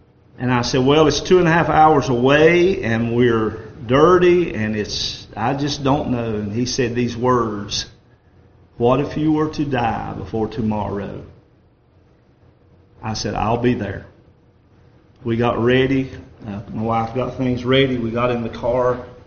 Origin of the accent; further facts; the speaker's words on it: North Carolina, United States; born or raised there